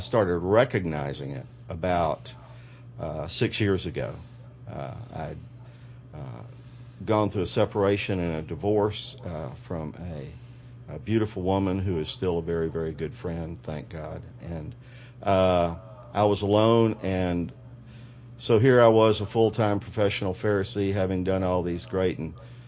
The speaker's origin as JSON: {"language": "English", "town": "Montgomery", "region": "Alabama", "country": "United States", "tie": "born or raised there", "said": "Well, I grew up in Montgomery, Alabama, Bible Belt, grew up going to church, only child, spoiled brat of a semi-affluent parents."}